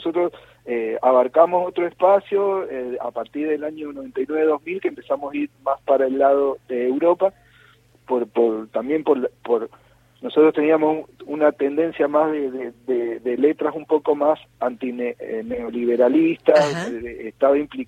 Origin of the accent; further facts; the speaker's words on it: Mendoza, Argentina; moved away as an adult; yo tenía 23 años en ese momento. Me dice, pero no, acá sos mendocino, sos provinciano, acá no te va a dar bola a nadie, hablas distinto a los porteños.